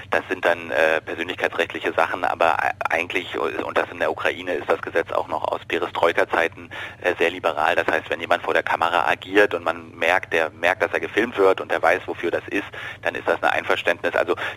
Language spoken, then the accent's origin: German; Berlin, Germany; heute noch zweimal die Woche in der zweiten Uniliga in Berlin, wo ich herkomme.